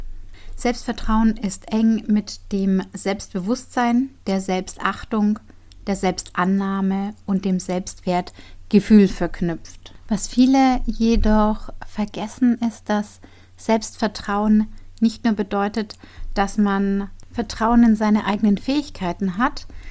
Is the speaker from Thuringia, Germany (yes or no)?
no; Bavaria, Germany; wie ihr wisst, bin ich ja aus Bayern